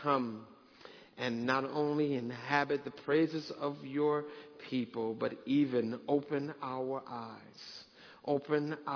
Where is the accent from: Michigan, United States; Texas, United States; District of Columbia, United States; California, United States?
Michigan, United States; now in Atlanta, United States; I moved to the South in 1990. I'm from Michigan. It was an adjustment, but I've been down here almost as long as I was up there. And so now this is home.